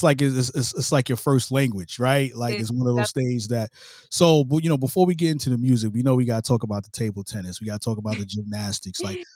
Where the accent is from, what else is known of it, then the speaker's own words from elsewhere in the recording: Brooklyn, New York, United States; I'm from Brooklyn, New York, that, you know, really?